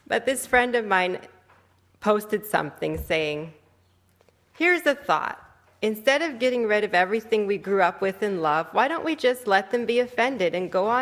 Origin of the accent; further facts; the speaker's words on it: California, United States; or even my home state of California.